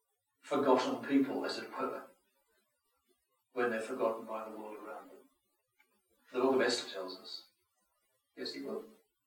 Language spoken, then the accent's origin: English; Australia; I say, brightly, being an Australian